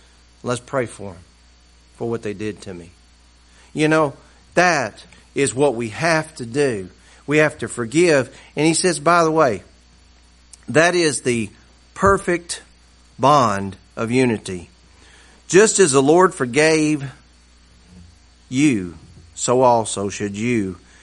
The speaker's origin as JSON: {"language": "English", "region": "the South", "country": "United States"}